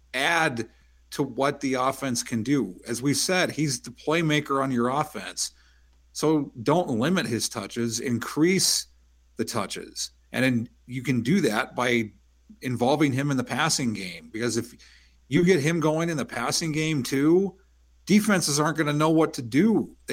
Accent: Ireland; And I'm Irish, so I can't really speak French.

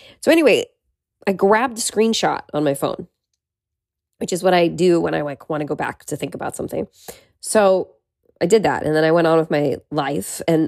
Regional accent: Petaluma, California, United States; now in Los Angeles, United States; Lately, I've done a few episodes from my childhood bedroom in my hometown, Petaluma.

